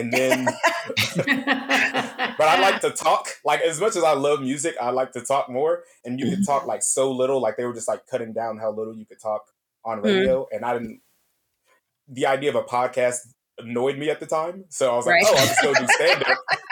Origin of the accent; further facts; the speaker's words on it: Dallas, Texas, United States; I'm originally from Dallas, but I started comedy in Austin, Texas.